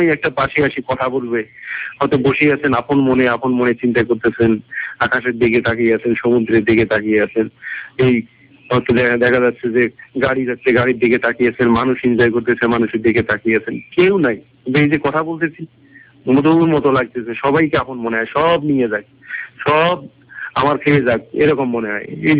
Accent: Bangladesh; এইরকম কম্পিটিশনে আমি সেখানে বাংলাদেশের মানুষ হিসাবে আমি নিজের দেশকে সম্মান মানে নিজের দেশের ইজ্জত সম্মান রক্ষার জন্য কত পরিশ্রম করছি।

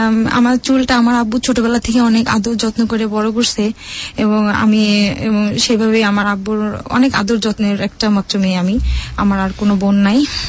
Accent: Khulna, Khulna Division, Bangladesh; আমার বাবা মা খুলনাতে বাসা ভাড়া থাকে এবং আমাদের গ্রামের বাড়ি গ্রাম থেকে প্রায় 10 টাকা বাস ভাড়া, এত দূর যাতায়াত পথ। তো আমরা শহরে বড় হয়েছি

